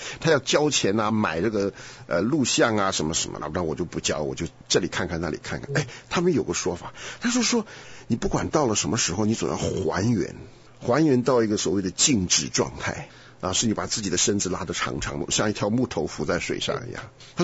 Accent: Taiwan; 我在台湾长大

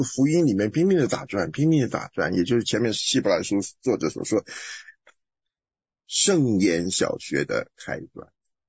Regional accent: Guangdong, China; now in United States; 你们东北人的老大跟我们广东人的老大、台湾的老大不一样嘛？

